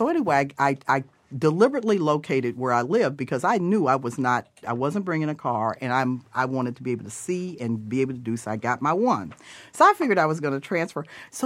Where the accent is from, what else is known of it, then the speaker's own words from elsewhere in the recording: Cleveland, Ohio, United States; But I grew up in Cleveland, Ohio, and I did three buses to go to school.